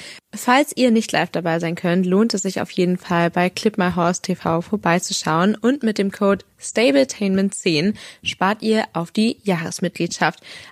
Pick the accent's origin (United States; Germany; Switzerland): Germany; Northern Germany; Für uns als Norddeutsche ist das Hamburger Derby natürlich so oder so ein Highlight